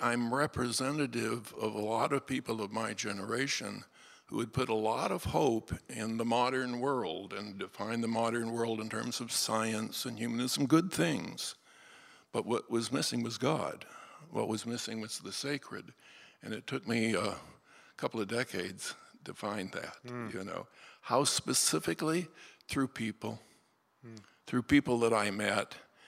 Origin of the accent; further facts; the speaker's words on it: Hollywood, California, United States; I was born and raised in Hollywood and became an actor as a teenager.